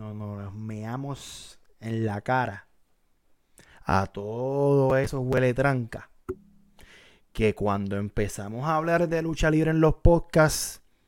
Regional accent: Puerto Rico; Venimos de Puerto Rico, de una de las cunas hardcore de la vida.

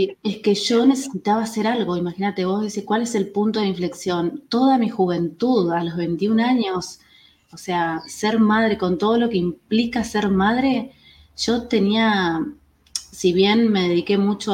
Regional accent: Itatí, Corrientes, Argentina; moved away as an adult; now in La Plata, Argentina; yo vengo de Corrientes, Itatí, y vengo a esta ciudad hermosa, estoy en La Plata. Sí. Y imagínate, 18 años

